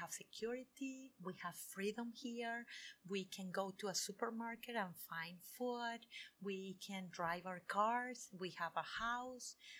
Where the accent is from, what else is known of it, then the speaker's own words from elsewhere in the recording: Venezuela; English is a second language; moved away as an adult; I grew up in Venezuela. That's in the north of South America